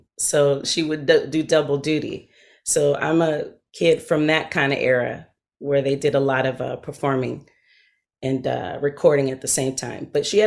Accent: Oakland, California, United States; was 12 years old to the Bay Area. So I was raised in Oakland, East Oakland. But when I get mad, my accent comes out really nicely.

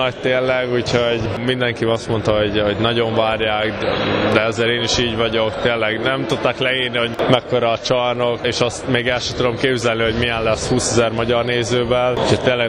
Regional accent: Nyíregyháza, Szabolcs-Szatmár-Bereg, Hungary; Szülőhazámban voltam, Nyíregyházán.

